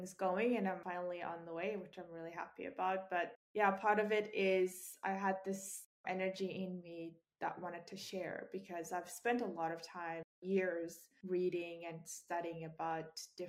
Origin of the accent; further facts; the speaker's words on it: Mongolia; English is a second language; And when I said I'm from Mongolia, it's a landlocked country, so we're not really familiar with the water and everyone's scared of it. And I think I saw the ocean for the first time when I was maybe 16 or, yeah, 16.